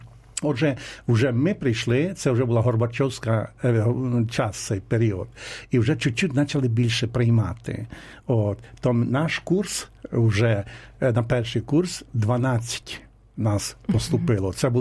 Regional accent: Podillia, Ukraine; Бо ми з різних місцевості, я з Поділля

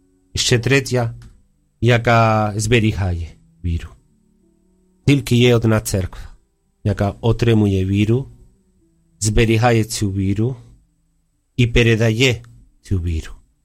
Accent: Spain; Ukrainian is a second language; now in Ukraine; Я сам іспанець, тут уже 21 рік на Україні.

